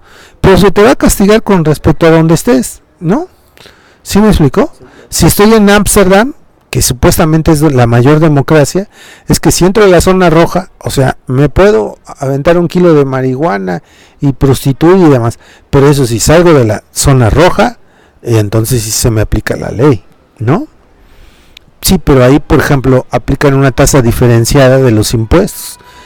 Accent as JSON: {"language": "Spanish", "region": "Oaxaca", "country": "Mexico", "tie": "born or raised there", "said": "Y si vas a mi pueblo en Oaxaca, también."}